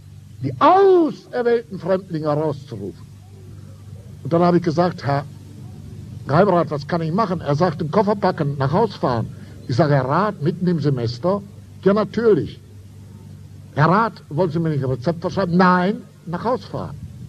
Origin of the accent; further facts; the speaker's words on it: Lower Saxony, Germany; Ich sage, nein, nein, nein, ich bin Niedersachse, ja, ja, in Ravensberg, Westfalen.